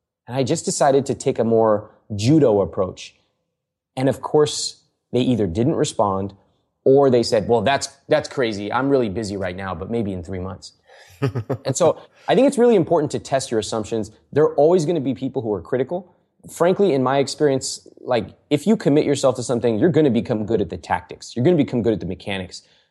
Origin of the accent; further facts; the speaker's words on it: India; born there; I was born in India